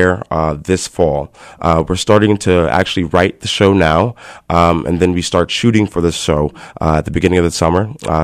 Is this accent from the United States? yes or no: yes; Indiana, United States; I'm from Northwest Indiana and moved to Michigan to go to the Culinary Institute of Michigan, where it was amazing.